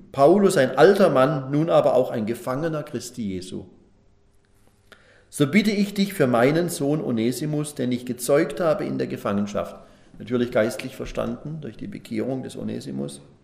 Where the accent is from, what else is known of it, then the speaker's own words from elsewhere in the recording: Germany; born there; Ich bin in Deutschland geboren, nicht in Afrika.